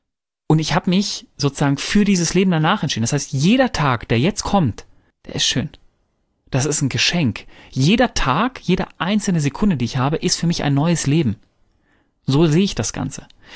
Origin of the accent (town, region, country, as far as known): North Rhine-Westphalia, Germany